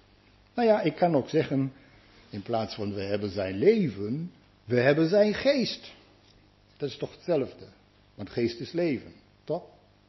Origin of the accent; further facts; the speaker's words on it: North Rhine-Westphalia, Germany; accent: German; Dutch is a second language; Ik kom uit de buurt van Düsseldorf, daar ligt het Neandertal.